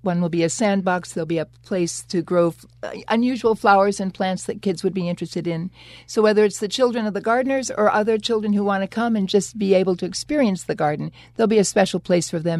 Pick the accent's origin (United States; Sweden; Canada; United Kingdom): United States; Minnesota; I grew up in Minnesota, and I used to go down to Grandpa's farm in Iowa, and I ended up not having that skill set.